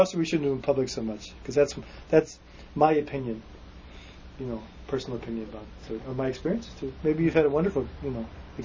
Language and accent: English; Chicago, Illinois, United States; I grew up in Chicago, and my father was Mayor Daley's stockbroker.